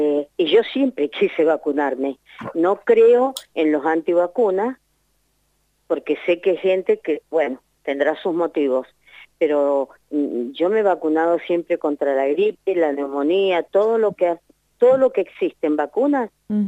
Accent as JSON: {"language": "Spanish", "town": "Dorrego", "region": "Mendoza", "country": "Argentina", "said": "Sí, en Guaymallén porque somos de Dorrego nosotros."}